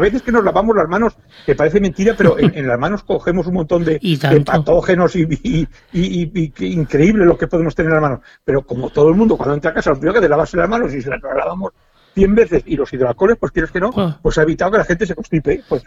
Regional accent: Montanejos, Valencian Community, Spain; Mi pueblo, Montanejos, es turístico. Buah. Y bueno, está relativamente cerca de Valencia, porque está a 90 kilómetros de Valencia.

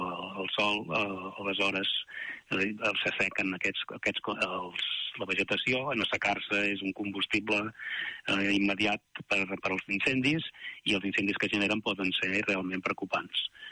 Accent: Girona, Catalonia, Spain; also born or lived in Barcelona / Montseny

